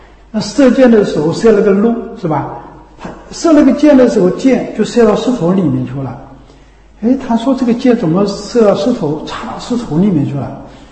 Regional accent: China; 从我们中国人的骨子里面的教育，就是要突出你自己。

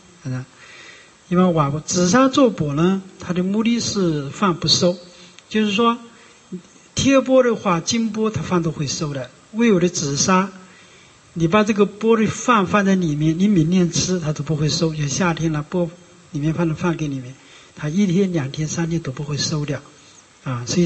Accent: China; 所以那时候我们中国人的思想真的很好

